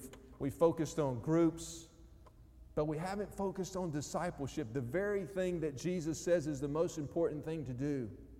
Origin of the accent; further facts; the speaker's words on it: Louisiana, United States; So I was born and raised in Louisiana.